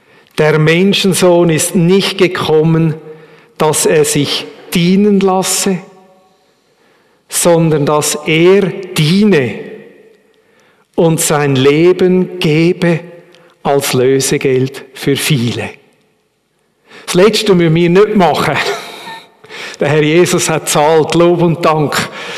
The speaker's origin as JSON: {"language": "German", "country": "Switzerland", "said": "Gerade Schweizer in unserem Alter. Es tut mir weh, als Schweizer, oder?"}